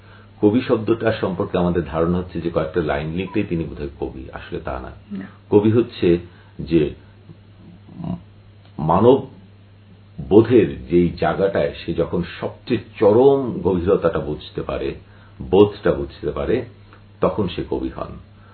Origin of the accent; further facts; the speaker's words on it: Bangladesh; আমাদের বাঙালির মধ্যে এই কবিত্বটা অনেক বেশি